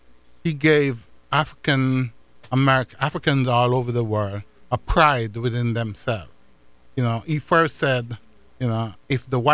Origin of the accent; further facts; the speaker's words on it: Jamaica; I grew up in Jamaica, so I knew of the Rastafarians. I was brought up in the church.